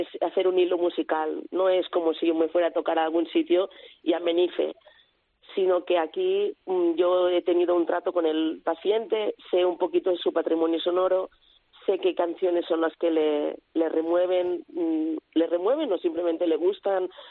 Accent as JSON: {"language": "Spanish", "town": "Calella", "region": "Catalonia", "country": "Spain", "said": "Yo soy de Calella."}